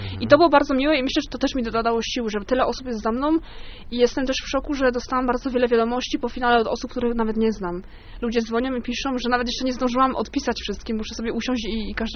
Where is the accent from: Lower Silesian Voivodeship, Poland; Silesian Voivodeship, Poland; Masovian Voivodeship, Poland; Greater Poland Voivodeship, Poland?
Greater Poland Voivodeship, Poland; Leszno; Więc ja chciałam powiedzieć, że jestem z Leszna, jestem leszczynianką, ale nie miałam okazji.